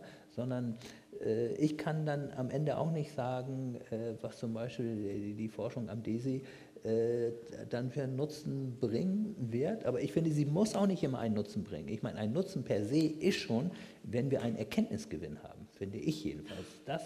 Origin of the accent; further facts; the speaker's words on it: Germany; und ich meine, bei uns in Deutschland geht es noch, muss ich sagen